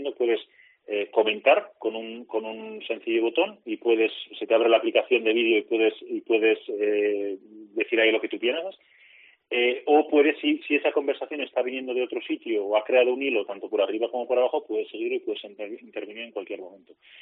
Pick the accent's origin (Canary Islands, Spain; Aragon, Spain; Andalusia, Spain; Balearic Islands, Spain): Aragon, Spain; Zaragoza; Pero yo soy de Zaragoza, soy mañico